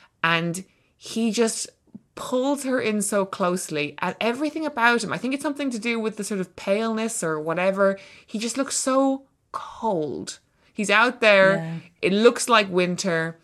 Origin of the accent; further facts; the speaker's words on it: Ireland; realised that because we're both Irish authors, we have a lot of people in common.